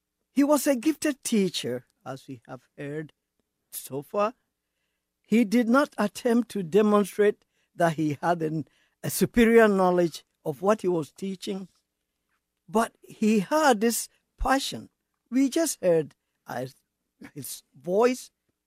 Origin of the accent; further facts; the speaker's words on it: Ghana; I'm from Ghana originally